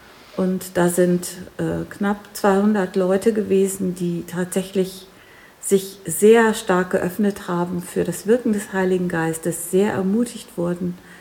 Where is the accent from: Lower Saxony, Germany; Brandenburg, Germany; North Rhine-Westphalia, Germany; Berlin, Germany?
Lower Saxony, Germany; Agathenburg; Ich bin in Agathenburg groß geworden und bin vor 3 Jahren wieder dahin zurückgekehrt, um meine Mutter zu pflegen